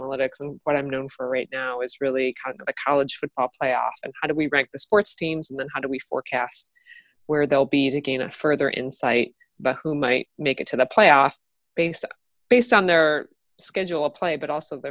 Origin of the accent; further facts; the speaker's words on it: Illinois, United States; I grew up outside of Chicago, and I'm a diehard Chicago sports fan.